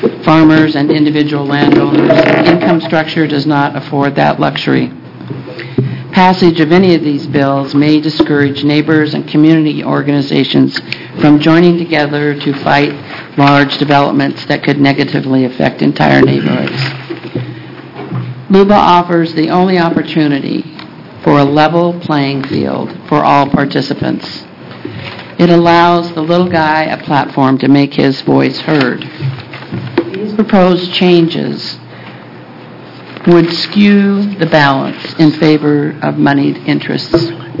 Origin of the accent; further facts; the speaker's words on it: Moale, Oregon, United States; I'm from Moale, Oregon.